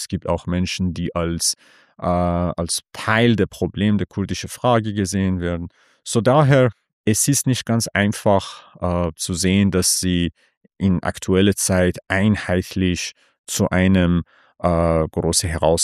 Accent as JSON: {"language": "German", "country": "Iran", "said": "Ich komme selber aus dem Osten von Iran, also weit entfernt von dem kurdischen Bereich, Ostgrenzen. Und wir gehören auch zu Kurden, also Kurmanji-Kurden."}